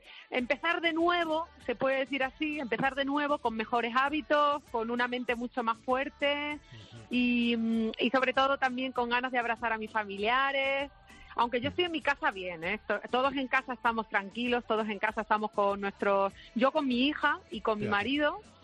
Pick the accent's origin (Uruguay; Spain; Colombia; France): Spain; Valencia de Alcántara, Extremadura; la grabamos en mi pueblo, en Valencia de Alcántara.